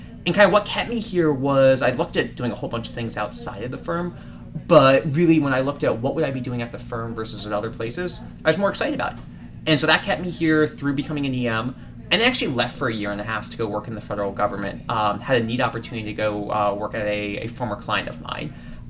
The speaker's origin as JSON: {"language": "English", "town": "Washington", "region": "District of Columbia", "country": "United States", "tie": "born or raised there", "lives_now": "Boston, United States", "said": "I grew up in Washington, D.C., and for me, I was drawn to Boston by the smaller size of it"}